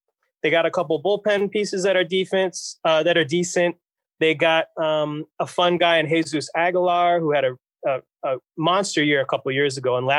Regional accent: Hollywood, Florida, United States; born there; Yeah. I was born in Hollywood, Florida.

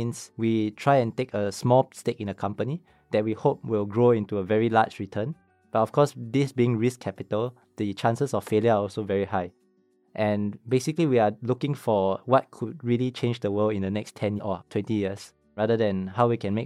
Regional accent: Singapore; very much like most Singaporeans, you know, growing up in Singapore, going to school, trying to get good grades.

